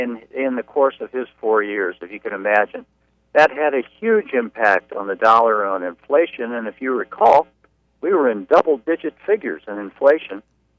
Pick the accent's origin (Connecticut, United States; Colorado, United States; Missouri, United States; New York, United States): Missouri, United States; St. Louis; I remember as a child growing up in St. Louis, listening with my parents on the radio as the surprise results were coming in.